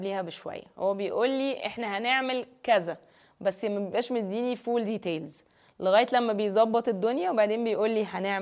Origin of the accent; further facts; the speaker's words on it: Egypt; السباحين عندنا في مصر ما يقدروش ينافسوا عالميا قوي